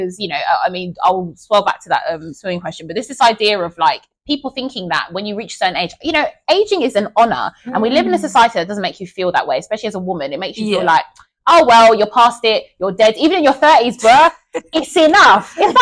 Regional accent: Sierra Leone; Like I'm from Sierra Leone, literally on the west coast of Africa.

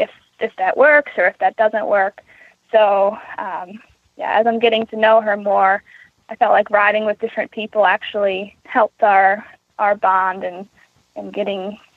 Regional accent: Queenstown, Maryland, United States; I am from Queenstown, Maryland, and I am showing in the Young Riders.

